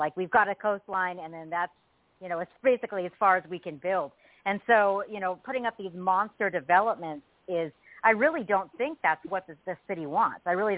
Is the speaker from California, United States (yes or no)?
yes; Carlsbad, California, United States; I grew up in Carlsbad, and we own property up in Carlsbad, just neighbor right to the north.